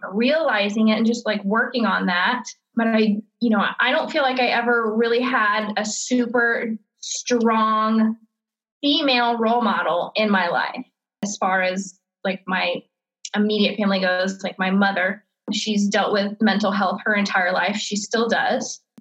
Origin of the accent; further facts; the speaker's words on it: Austin, Texas, United States; now in Dallas, United States; I live in Dallas, Texas. Born and raised in Texas. I'm actually originally from Austin.